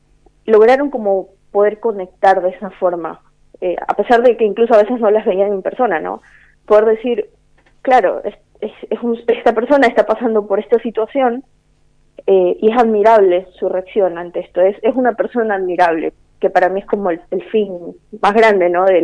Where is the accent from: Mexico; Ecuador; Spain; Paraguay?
Ecuador; yo soy de Ecuador